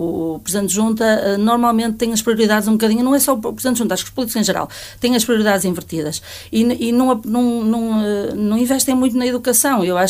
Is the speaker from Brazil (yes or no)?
no; Carvalhal, Portugal; és de Carvalhal, de onde és? Eu sou de Carvalhal.